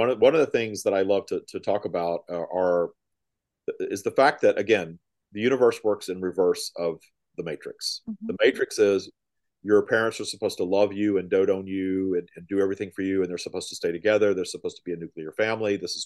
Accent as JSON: {"language": "English", "region": "Louisiana", "country": "United States", "tie": "born or raised there", "said": "I was brought up in Louisiana in a Southern Baptist town where no one was openly gay."}